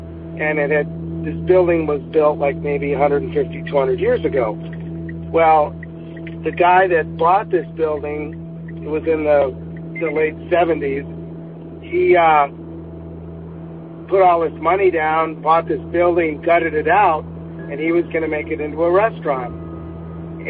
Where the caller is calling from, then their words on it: Phoenix, Arizona, United States; I'm calling from Phoenix, Arizona.